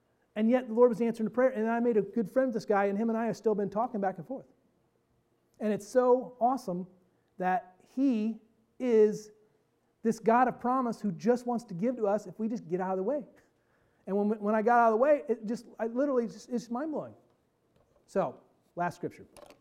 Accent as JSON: {"language": "English", "town": "Auburn", "region": "Indiana", "country": "United States", "said": "I said, north of Fort Wayne. He says, be more specific. I said, up by Auburn."}